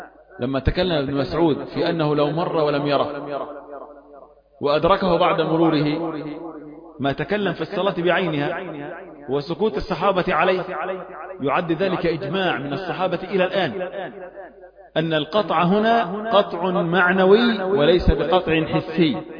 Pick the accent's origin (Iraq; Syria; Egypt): Egypt; Upper Egypt; انا صعيدي والله برضه.